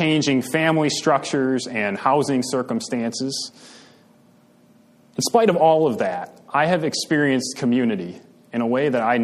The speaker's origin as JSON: {"language": "English", "town": "Grand Rapids", "region": "Michigan", "country": "United States", "tie": "born or raised there", "said": "So, I grew up in Grand Rapids, Michigan, Western Michigan, which, if you do not know, is probably the Dutch Christian Reformed capital of the world."}